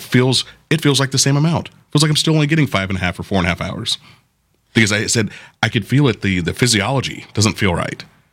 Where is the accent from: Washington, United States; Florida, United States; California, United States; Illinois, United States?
Florida, United States; You know, I'm from Florida.